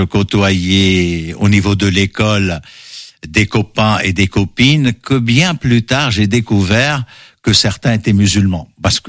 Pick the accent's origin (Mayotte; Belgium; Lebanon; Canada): Lebanon; Batroun, North Governorate; moved away as an adult; Je suis né au Liban, dans une petite ville balnéaire qui s'appelle Batroun, où j'ai grandi, j'ai passé ma jeunesse, on va dire, jusqu'à 18 ans.